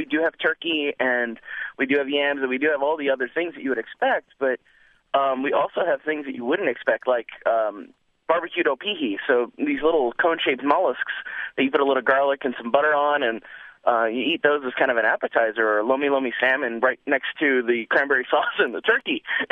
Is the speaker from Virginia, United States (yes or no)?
no; Maui, Hawaii, United States; now in Salem, United States; Hi. I'm actually not an Oregon native originally. I'm originally from Maui and Hawaii.